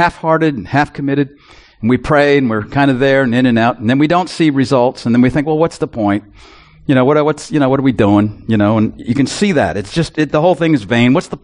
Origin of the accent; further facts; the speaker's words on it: Canada; I'm a Canadian.